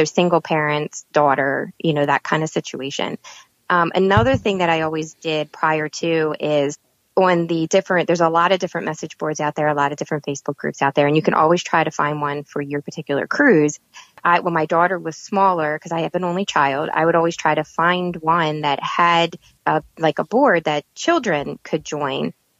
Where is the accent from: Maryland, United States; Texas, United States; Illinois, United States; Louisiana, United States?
Maryland, United States; I'm from Maryland, so I would never order shrimp outside of Maryland